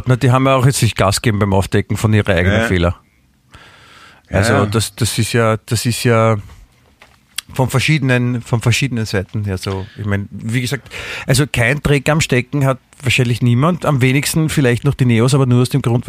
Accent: Vienna, Austria; da darf man auch als Wiener darf man auch Motschkan verdammt noch einmal

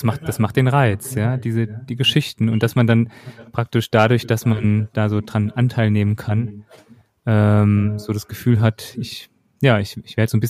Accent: Karben, Hesse, Germany; selbst bei mir in meinem Heimatdorf in Karben, nördlich von Frankfurt

